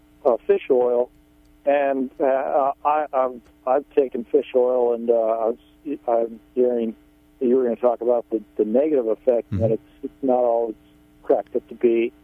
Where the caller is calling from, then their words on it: Arcata, California, United States; From Arcata, California.